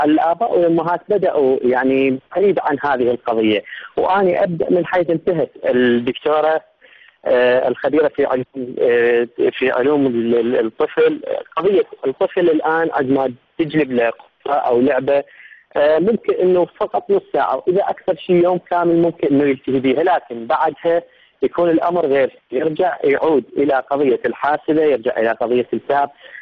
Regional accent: Iraq; عندنا في العراق

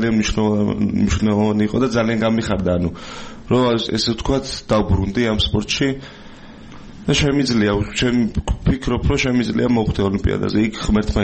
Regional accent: Tbilisi, Georgia; მე თბილისში დავიბადე, გავიზარდე.

